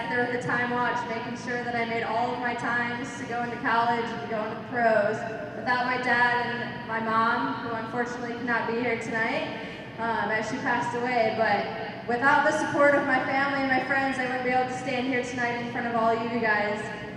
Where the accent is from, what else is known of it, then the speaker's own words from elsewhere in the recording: Chicago, Illinois, United States; play in my hometown, Chicago. Given the opportunity to play in front of all of my family and friends has been a dream come true.